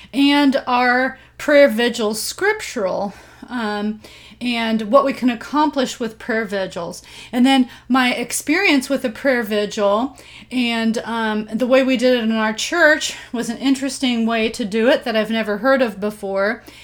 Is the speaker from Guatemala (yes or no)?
yes; Guatemala; now I grew up in Guatemala. And so I've heard of, as a missionary kid